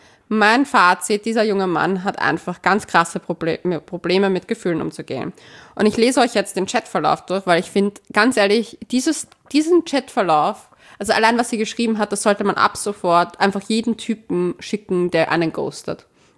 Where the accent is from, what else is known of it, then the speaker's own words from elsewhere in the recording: Salzburg, Austria; Ich bin aus Salzburg.